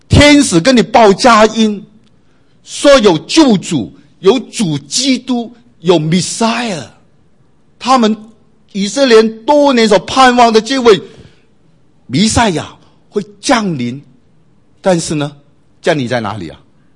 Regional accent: China; 我们中国人，中国的信徒都很喜欢理论啊

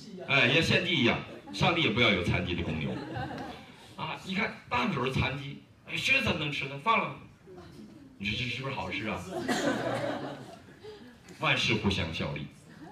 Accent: China; 我今天讲到你们也会听得出来我是大陆来的吧？

